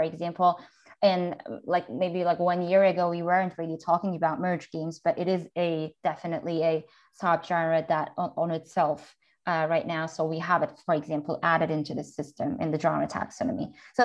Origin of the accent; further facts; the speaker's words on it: Turkey; I'm from Turkey.